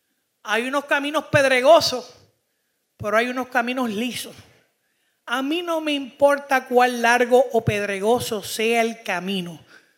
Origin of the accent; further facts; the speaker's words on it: Puerto Rico; se ha trazado como parte de la historia en nuestra fibra, en nuestro DNA, que somos americanos. Somos americanos. Somos americanos. Y porque somos americanos, tenemos el derecho de vivir como puertorriqueños de primera categoría